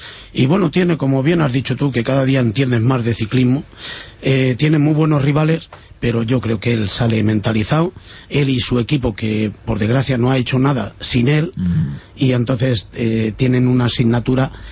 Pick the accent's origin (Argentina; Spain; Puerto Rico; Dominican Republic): Spain; lo que somos deportistas, no, y somos españoles, claro.